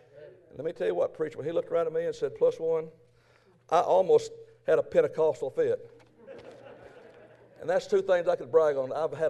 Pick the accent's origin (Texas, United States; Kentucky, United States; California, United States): Texas, United States; I'm from Texas. Amen. Y'all crazy.